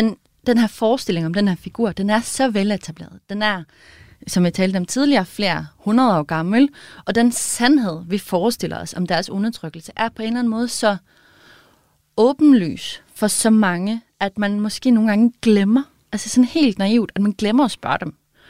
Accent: Norway; now in Denmark; Jeg er fra Norge, og det synes jeg også har været meget interessant i den her undersøgelse

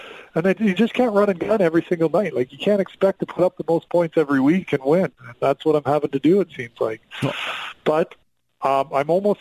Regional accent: Western Canada, Canada; Like, I'm from Western Canada and love it.

